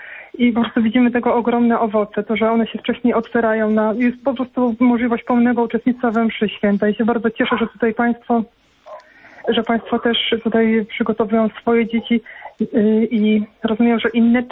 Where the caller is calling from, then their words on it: Poznań, Greater Poland Voivodeship, Poland; I u nas w Poznaniu, bo nie słuchałam od samego początku audycji, chciałam tylko powiedzieć, że u nas tą ideę wczesnej komunii świętej sługa Boży ksiądz Aleksander Woźny tak propagował w parafii świętego Jana Kantego w Poznaniu.